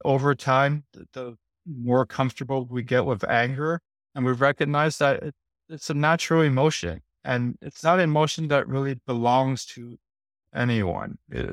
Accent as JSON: {"language": "English", "town": "San Francisco", "region": "California", "country": "United States", "tie": "born or raised there", "said": "I grew up in San Francisco. I had to defend myself. I had to learn to fight."}